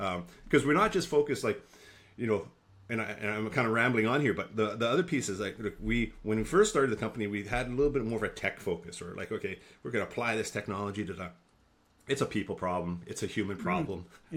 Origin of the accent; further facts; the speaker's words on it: Sudbury, Ontario, Canada; born there; I was born in Sudbury, Ontario.